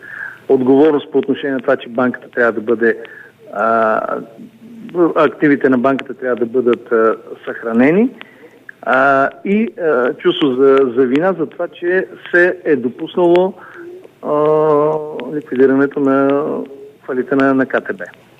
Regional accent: Petrich, Blagoevgrad Province, Bulgaria; Въпреки, че съм от Петрич

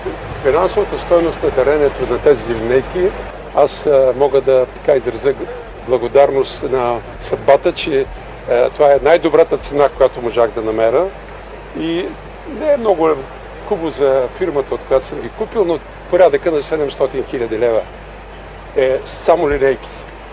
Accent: Plovdiv, Plovdiv Province, Bulgaria; В контакт съм и с щаба в Пловдив, моя роден град.

